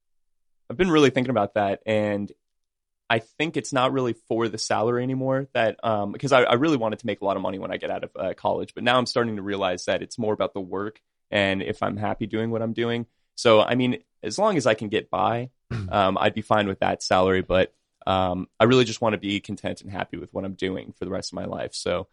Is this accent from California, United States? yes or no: no; Viera, Florida, United States; No, I grew up in Brevard County, Florida. So Vieira, a little town, probably never heard of it, but I grew up there.